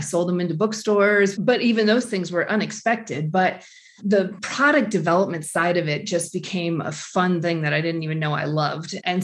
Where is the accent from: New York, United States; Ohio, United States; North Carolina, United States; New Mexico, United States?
New York, United States; also born or lived in Boston / Chicago; I grew up in New York, spent 10 years in Boston, spent time in Connecticut, New Jersey. Ithaca is where I went to college.